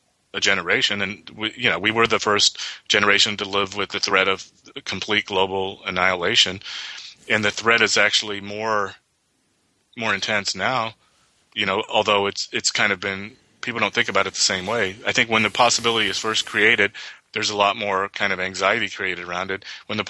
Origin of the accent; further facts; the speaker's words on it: United States; I'm from America. We're the most optimistic people the world has ever known.